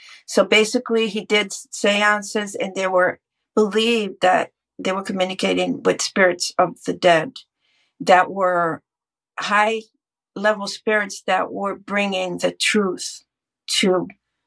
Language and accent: English; São Paulo, Brazil; I was born in Brazil, in São Paulo, which is a big city, but we lived in Santander, which is a smaller town. And my great grandparents on my mother's side immigrated to Brazil from Spain.